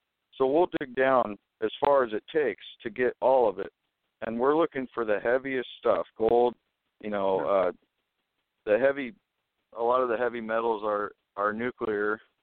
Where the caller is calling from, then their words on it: Washington, United States; Yep, I'm right across from Seattle. I can see Seattle from where I work.